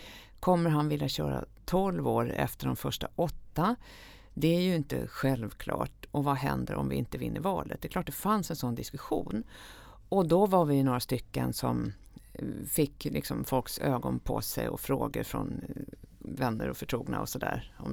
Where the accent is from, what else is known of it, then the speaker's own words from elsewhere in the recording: Sweden; Ja, men som svensk är man så van vid att man tar det lugnt när man ska gå över gatan till exempel